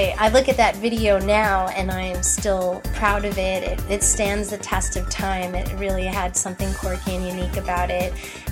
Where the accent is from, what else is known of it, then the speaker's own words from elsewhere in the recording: New York City, New York, United States; And I was born and raised in New York. So, of course, I have a very soft spot. New York was a place that inspired me so much as a child and a teenager to pursue my dreams and as a singer-songwriter.